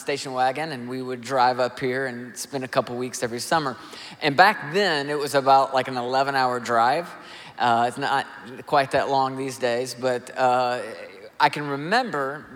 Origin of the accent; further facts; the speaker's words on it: Nashville, Tennessee, United States; So I grew up in Nashville, but my parents were both born in Toledo, Ohio.